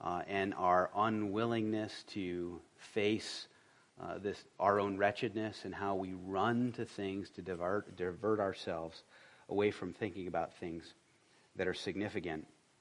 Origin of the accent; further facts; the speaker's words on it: Rhode Island, United States; knowing a lot about colonial and revolutionary history, growing up in Rhode Island and loving history